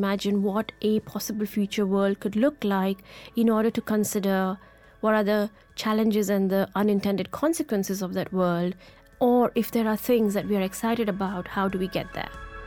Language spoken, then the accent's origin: English; Ahmedabad, Gujarat, India; I grew up in India and in a hot city of Ahmedabad